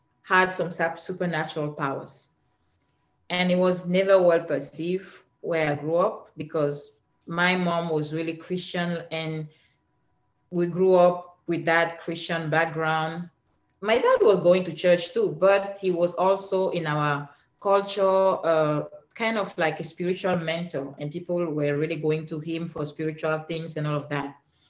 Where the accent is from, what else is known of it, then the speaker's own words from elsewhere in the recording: Cameroon; accent: African; I'm from Africa originally. That's why I have this beautiful accent. I don't know if I mentioned that. I'm from Cameroon.